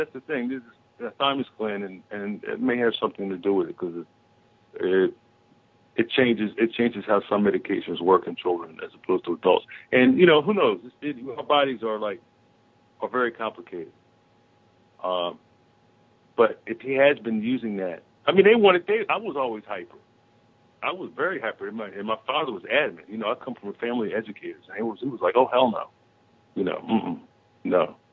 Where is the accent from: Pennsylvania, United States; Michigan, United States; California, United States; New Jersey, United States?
Pennsylvania, United States; Philadelphia; I grew up in Philadelphia. I've been reading that paper and New York Times my whole life.